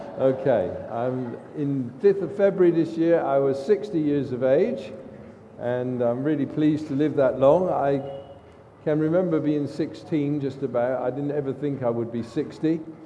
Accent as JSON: {"language": "English", "town": "Bristol", "region": "South West England", "country": "United Kingdom", "tie": "born or raised there", "said": "a young man from my hometown, Bristol, who signed up the same day as my dad signed up."}